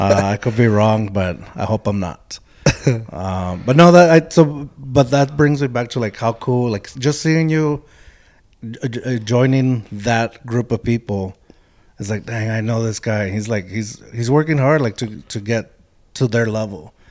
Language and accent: English; Eagle Pass, Texas, United States; You know, there's a story where, well, from my hometown in Eagle Pass, supposedly that's where … from or lived